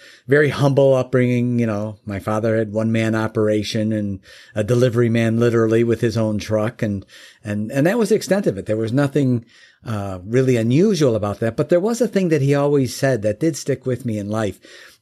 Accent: Chicago, Illinois, United States; now in Michigan, United States; Basically, I live in Michigan now, but I hail from Chicago, the greater Chicagoland area.

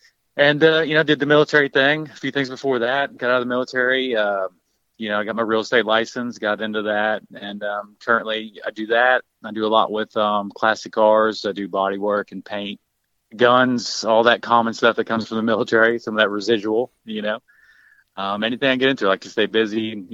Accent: Mammoth Cave, Kentucky, United States; I'm originally from Mammoth Cave, Kentucky, really in the middle of nowhere. I grew up on a horse riding stables and horseman's campground.

